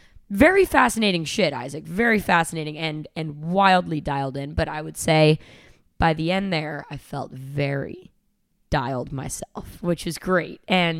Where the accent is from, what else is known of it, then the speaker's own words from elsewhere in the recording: New York, United States; New Yorkers, we've never like done it per se.